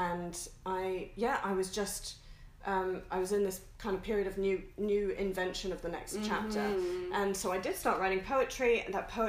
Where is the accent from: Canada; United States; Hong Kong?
Hong Kong; also born or lived in New Zealand / Australia / London; now in United Kingdom; I'm from Hong Kong originally. I lived in New Zealand and Australia and the UK. I most recently moved over from London.